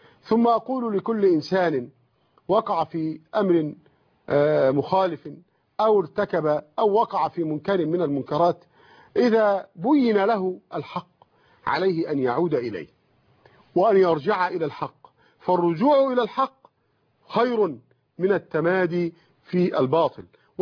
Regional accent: Egypt; وقد سمعت أن هذا شخصيا من شيخ مشايخ القراءات هنا عندنا في مصر

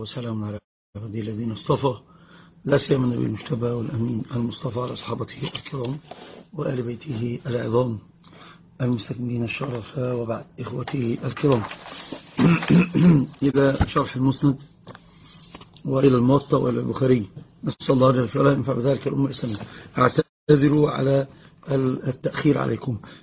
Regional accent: Egypt; يقولون عندنا في مصر: لا يخر الماء منه

